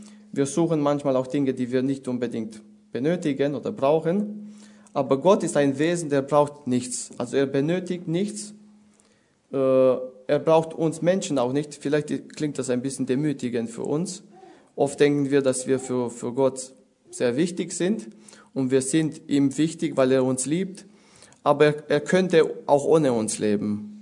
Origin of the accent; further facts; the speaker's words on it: Romania; German is a second language; now in Germany; Also ich komme ja aus Rumänien, ich habe schon dort einige Jahre gelebt, auch hier in Deutschland.